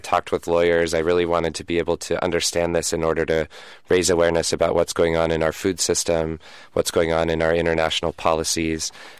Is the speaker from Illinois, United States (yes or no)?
no; Washington, United States; I grew up in Washington State with a lot of trees.